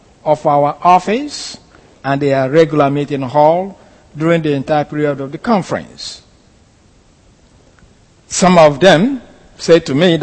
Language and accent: English; Nigeria; here they can't understand my accent. I go back to Nigeria, they can't understand either.